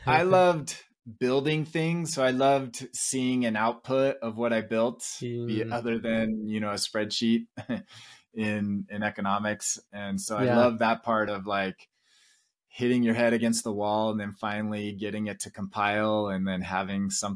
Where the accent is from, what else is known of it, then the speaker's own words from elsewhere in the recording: Vista, California, United States; now in Provo, United States; I currently live in Provo, Utah. Originally, okay. I grew up in Southern California.